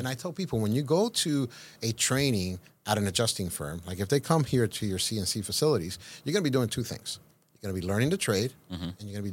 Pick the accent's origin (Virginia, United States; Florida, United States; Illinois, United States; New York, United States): Florida, United States; Miami; born there; moved away; I mean, I was born in Miami. We left South Florida for the Carolinas in 2012.